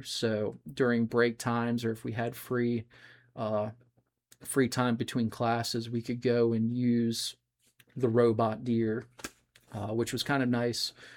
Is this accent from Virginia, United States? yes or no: yes; Manassas, Virginia, United States; I grew up in Northern Virginia in the Manassas area.